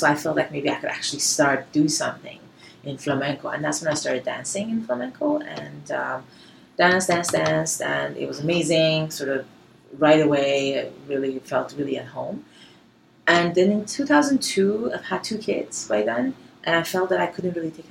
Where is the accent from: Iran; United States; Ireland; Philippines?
Iran; now in Canada; I'm from Iran, and I was there long enough to really remember the language and the culture.